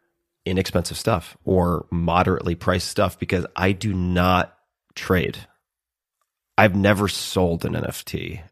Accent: New York, United States; Hopefully, I'm from Long Island. I apologize.

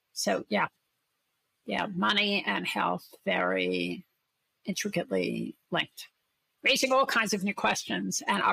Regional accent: Brooklyn, New York, United States; I'm from Brooklyn, if you can't tell from my accent

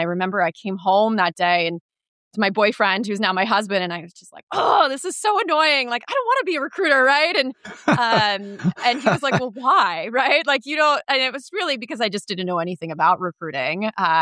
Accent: New York, United States; I grew up in the New York area. You're very influenced by fashion by growing up in that area.

